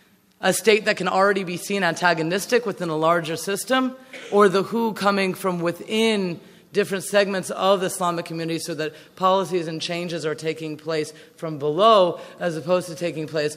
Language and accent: English; United States; I'm originally from the States.